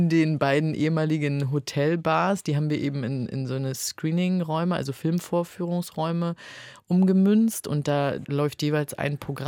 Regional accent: Berlin, Germany; Also ich komme ja auch aus Berlin und ich habe eben auch im Stadtraum viel gearbeitet.

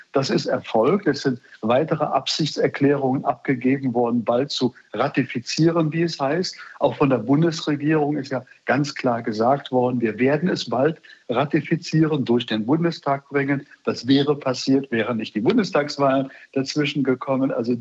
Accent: Bremen, Germany; Und als Bremer sage ich das natürlich mit besonderer Unterstreichung.

